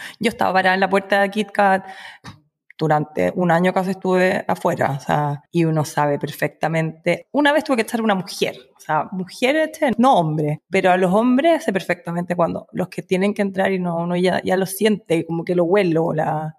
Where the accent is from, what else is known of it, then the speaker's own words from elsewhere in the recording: Santiago, Santiago Metropolitan Region, Chile; yo, que vengo de Chile, Santiago, y los que venimos de Sudamérica